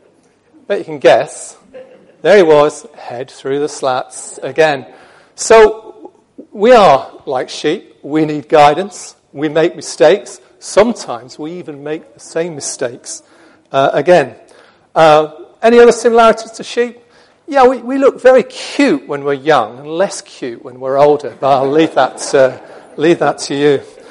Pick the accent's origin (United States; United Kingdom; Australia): United Kingdom; Yorkshire and the Humber; sorry about the short A's there, as I'm from Yorkshire originally